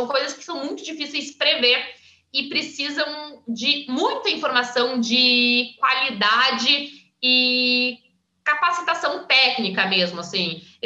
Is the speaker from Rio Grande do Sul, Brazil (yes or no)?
yes; Rio Grande do Sul, Brazil; Por exemplo, eu sou gaúcha, né, gente?